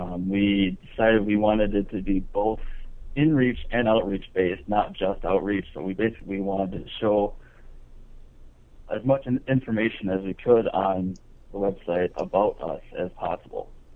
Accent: Green Bay, Wisconsin, United States; now in Madison, United States; I grew up in Green Bay, Wisconsin, a member of St. Mark Lutheran.

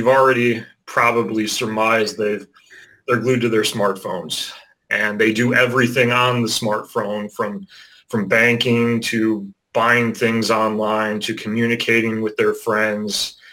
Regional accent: Rockford, Illinois, United States; now in Mequon, United States; I'm from Rockford, Illinois. It's about 2 hours away from here in good old Mequon, Wisconsin.

